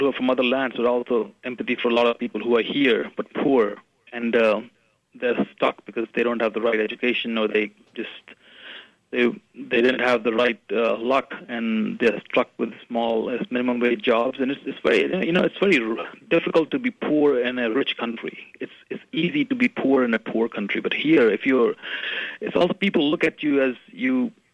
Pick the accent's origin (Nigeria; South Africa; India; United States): India; English is a second language; moved away; So, and I came from India. I was from a comfortable family